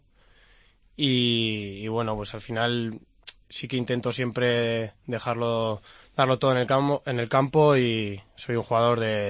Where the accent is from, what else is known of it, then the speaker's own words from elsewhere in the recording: Navarre, Spain; yo soy navarro y él es vasco